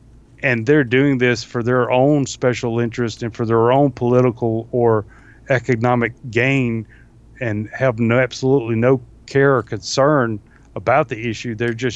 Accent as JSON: {"language": "English", "region": "the South", "country": "United States", "tie": "born or raised there", "said": "I mean, growing up in the South, I've seen racism exhibited regardless of people's skin color."}